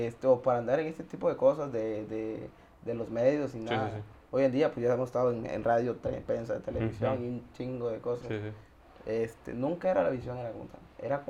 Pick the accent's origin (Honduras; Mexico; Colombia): Honduras; yo no tenía, vengo de Honduras, pues allá yo lo único que tenía redes sociales era